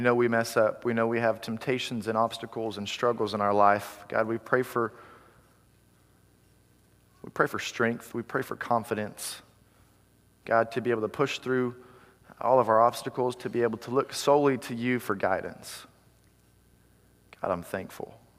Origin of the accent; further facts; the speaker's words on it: Oklahoma, United States; also born or lived in Muskogee; I grew up in Oklahoma. I was born in Muskogee, so I'm an … those of you that know. And grew up in Oklahoma kind of all over.